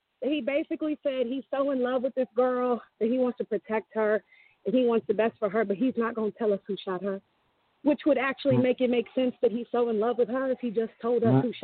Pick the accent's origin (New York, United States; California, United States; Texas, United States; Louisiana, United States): Texas, United States; Houston; I grew up around a lot of different people because I'm from Houston and they have all these different kind of ethnic sectors.